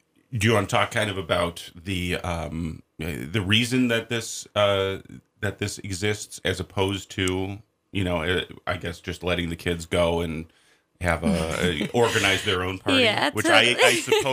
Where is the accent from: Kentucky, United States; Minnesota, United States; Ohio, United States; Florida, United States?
Minnesota, United States; I grew up in Minnesota.